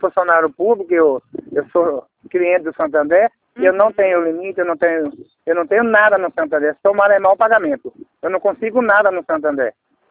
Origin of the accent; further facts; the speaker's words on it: Araras, São Paulo, Brazil; Eu sou aqui de Arara